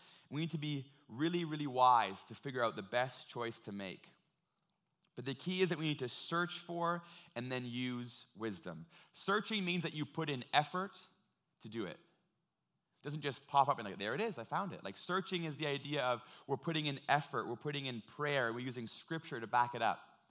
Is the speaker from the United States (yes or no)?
no; Ontario, Canada; A lot of you know that I'm from Ontario, and when I first drove out from Ontario to BC to go to school